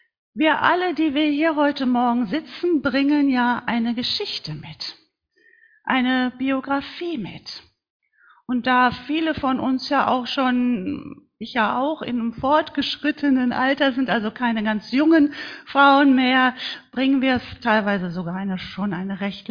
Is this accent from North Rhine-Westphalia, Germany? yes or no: yes; Schwalmtal, North Rhine-Westphalia, Germany; ich komme aus Schwalmtal.